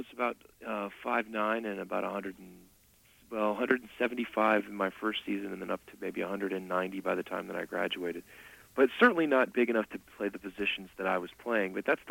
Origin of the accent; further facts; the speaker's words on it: Tennessee, United States; It's strange growing up in Tennessee where they have their own very serious college football program, but they weren't very good, frankly, in the 70s and 80s.